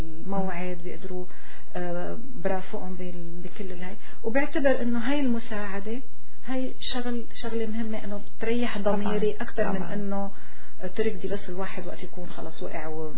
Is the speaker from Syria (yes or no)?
yes; Syria; moved away as an adult; also born or lived in Lebanon; now in Canada; لما انا عشت بس 18 سنة بسوريا، انا سورية وفخورة اني اكون سورية، كمان رحت عشت 18 سنة بلبنان وامي لبنانية